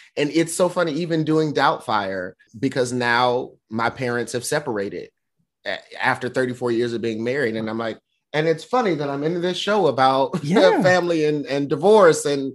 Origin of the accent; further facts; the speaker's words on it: North Carolina, United States; I grew up in North Carolina. My father's a pastor. Mm-hmm. I grew up in a very religious family.